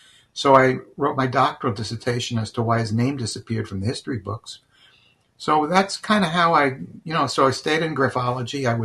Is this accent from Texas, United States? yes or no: no; New York City, New York, United States; So since I grew up in New York, I went back home, lived with my parents for about 2 years